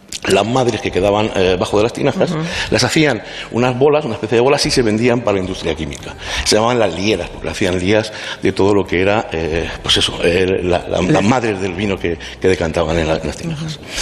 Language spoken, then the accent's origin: Spanish; Tomelloso, Castilla-La Mancha, Spain; also born or lived in Alcázar de San Juan; Estoy de Tomelloso, aunque nací en Alcázar.